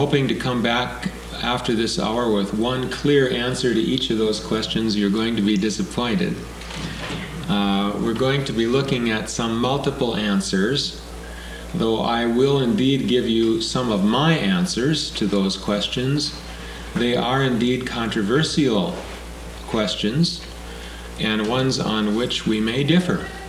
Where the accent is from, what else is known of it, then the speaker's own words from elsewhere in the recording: Minneapolis, Minnesota, United States; At the same time, I say I'm mostly from Minneapolis because I have sabbatical leave this year